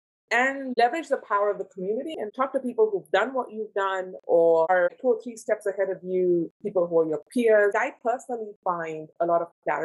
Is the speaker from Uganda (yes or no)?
no; India; English is a second language; moved away as an adult; now in United States; when I came from India to Purdue for undergrad, I didn't know what Ivy League schools were.